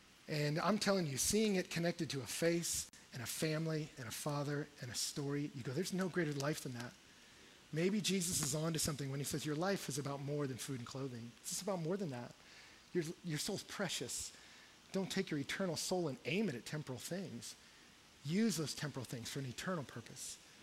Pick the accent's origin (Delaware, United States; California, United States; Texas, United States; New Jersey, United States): Texas, United States; It was shocking to me as a Texan when we came in to rent a house.